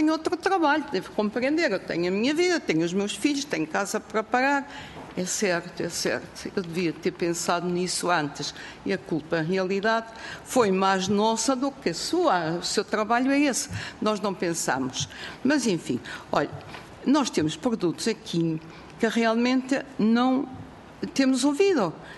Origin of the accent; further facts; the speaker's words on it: Venezuela; que nos encontramos de repente no banco e somos da Venezuela e tal